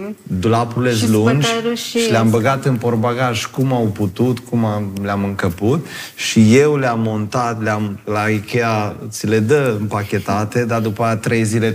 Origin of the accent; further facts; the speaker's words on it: Bucerdea Vinoasă, Alba County, Romania; Sunt plăcinte de la Bucerdea Vinoasă, din satul meu natal.